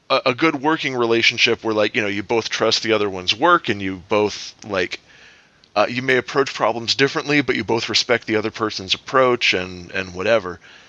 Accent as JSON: {"language": "English", "country": "Ireland", "said": "Well, I am Irish."}